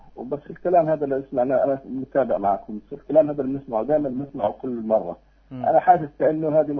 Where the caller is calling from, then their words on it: Gaza, Gaza Strip, Palestine; من غزة بالسلامة